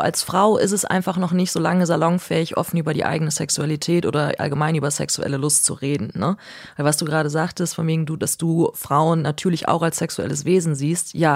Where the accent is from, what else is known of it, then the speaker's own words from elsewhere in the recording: Cologne, North Rhine-Westphalia, Germany; ich komme aus Köln